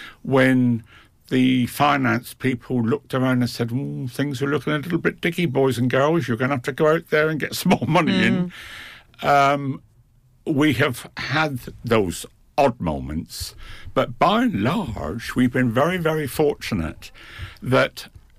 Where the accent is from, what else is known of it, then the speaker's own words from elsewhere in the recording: Liskeard, South West England, United Kingdom; the RNLI were actually looking to form a branch of the service in what was then my hometown at Liskard in East Cornwall.